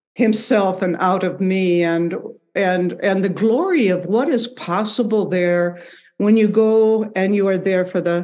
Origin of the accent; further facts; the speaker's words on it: United States; And here I am from the United States